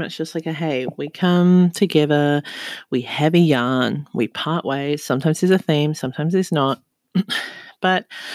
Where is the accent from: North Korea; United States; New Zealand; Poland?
New Zealand; now in Sunshine Coast, Australia; I live in Australia. I'm from New Zealand.